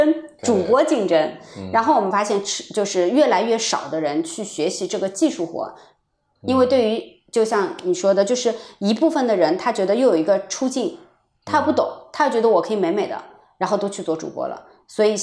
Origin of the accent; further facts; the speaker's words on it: China; now in United Kingdom; 因为有可能我是中国人吧